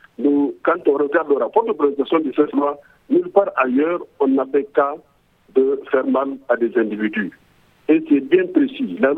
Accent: Niger; moi je pense que nous-mêmes qui sommes là, nous sommes tous des Nigériens, madame.

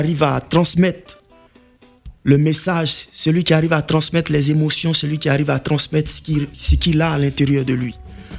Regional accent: Abidjan, Côte d’Ivoire; La danse, j'ai grandi à Yopougon la joie.

